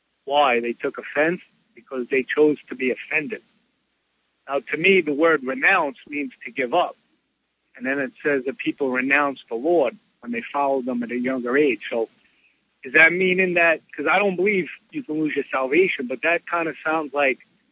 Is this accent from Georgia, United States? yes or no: no; Staten Island, New York, United States; Now, I'm from Staten Island, New York, and most of the people out here are Catholic.